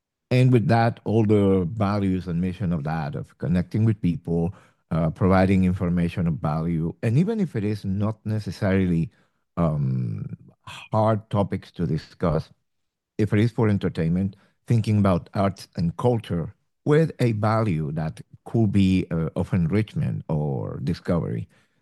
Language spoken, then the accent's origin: English; Mexico City, Mexico; English is a second language; I am born and raised in Mexico City.